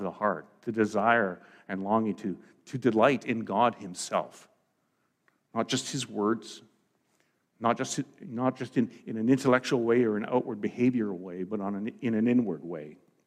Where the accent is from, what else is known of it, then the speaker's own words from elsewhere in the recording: Lloydminster, Saskatchewan, Canada; When I grew up in Lloydminster on the Saskatchewan side of the border, and there was a place called Weaver Slough.